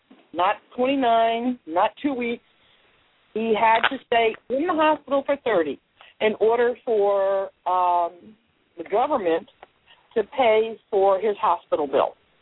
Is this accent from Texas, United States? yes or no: no; San Diego, California, United States; And I am from San Diego.